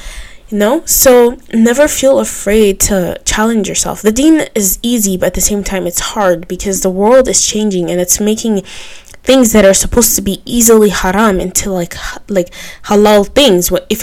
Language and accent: English; Nigeria; I grew up, I'm a Nigerian, and my culture is food and music.